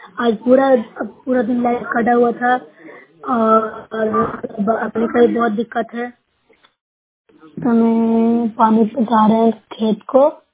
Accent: Noorsarai, Bihar, India; मैं नौसरा ब्लॉक से हूँ, जिला नालंदा से निवासी हूँ।

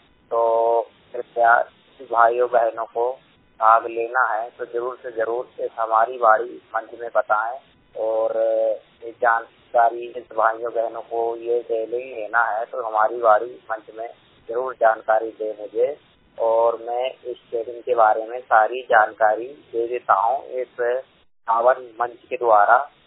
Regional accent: Bhopal, Madhya Pradesh, India; मैं भोपाल जिले का निवासी हूँ।

